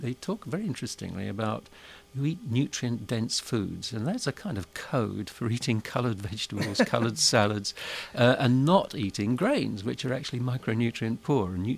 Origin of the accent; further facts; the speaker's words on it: England, United Kingdom; of course, as an Englishman, I shouldn't perhaps be opining.